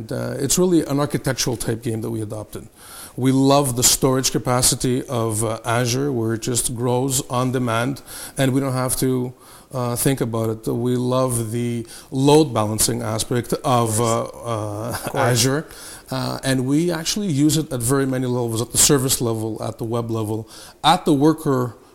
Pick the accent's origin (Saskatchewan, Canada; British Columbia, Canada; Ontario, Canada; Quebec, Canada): Quebec, Canada; Montreal; we're from Montreal